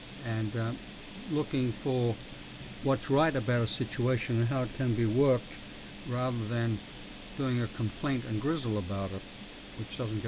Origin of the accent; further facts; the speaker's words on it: Australia; I grew up in Australia, 100 yards from the Pacific Ocean.